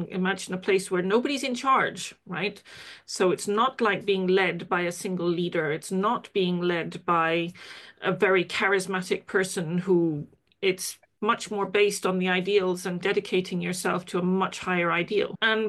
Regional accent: Auroville, Tamil Nadu, India; Yeah, so I was born and brought up in India, a international township called Auroville, which is where my surname comes from.

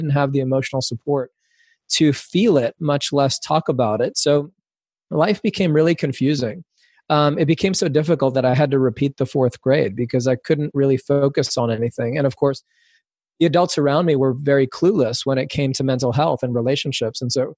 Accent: New York City, New York, United States; Well, I grew up in New York City. I'm Cuban American. My mom is a Cuban immigrant.

